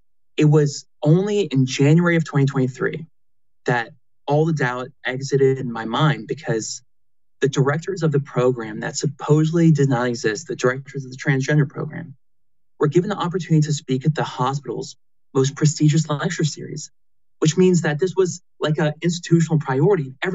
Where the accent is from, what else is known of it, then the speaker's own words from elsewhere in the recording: Florida, United States; I grew up in Florida, got a brother and a sister, two parents, very close with all of them.